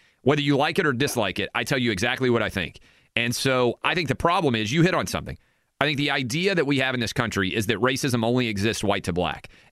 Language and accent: English; Tennessee, United States; You think it's white because I'm white and from Tennessee?